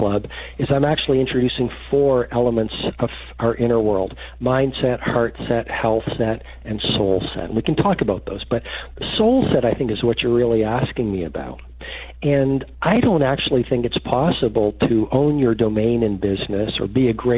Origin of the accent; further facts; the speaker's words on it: Port Hawkesbury, Nova Scotia, Canada; Look, I grew up in Port Hawkesbury. I'm an ordinary person